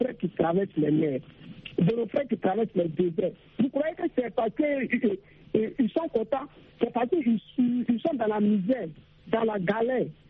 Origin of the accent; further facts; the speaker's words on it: Burkina Faso; Par exemple, chez nous, au Burkina Faso, les journaux ne font que sortir des rapports